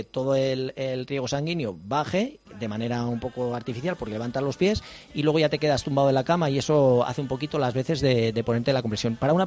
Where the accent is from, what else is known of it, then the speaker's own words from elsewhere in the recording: Madrid, Community of Madrid, Spain; Madrid porque yo soy de Madrid